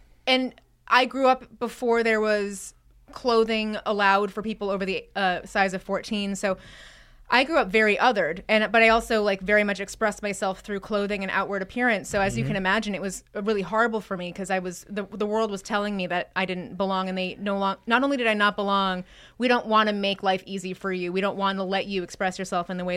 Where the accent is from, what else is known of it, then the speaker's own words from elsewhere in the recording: New Hampshire, United States; New Hampshire.